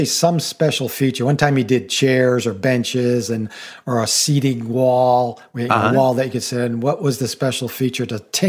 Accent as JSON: {"language": "English", "region": "New England", "country": "United States", "tie": "born or raised there", "also_born_or_lived": "Coconut Grove, Florida", "said": "I'd never seen terrazzo in my life growing up in New England, and I moved to Coconut Grove, Florida many years ago"}